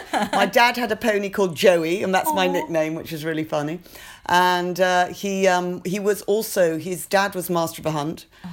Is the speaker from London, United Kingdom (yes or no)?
no; Yorkshire and the Humber, United Kingdom; I was brought up near Wetherby. And my only social life was Wetherby races.